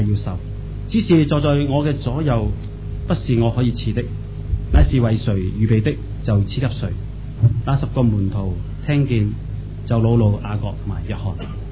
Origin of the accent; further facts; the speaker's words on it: Hong Kong; 我想这个都是我们香港人一些的生活的态度